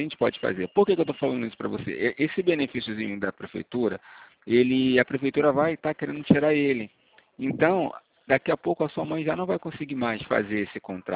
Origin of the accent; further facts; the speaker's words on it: Rio de Janeiro, Brazil; Isso, sou aqui do Rio mesmo.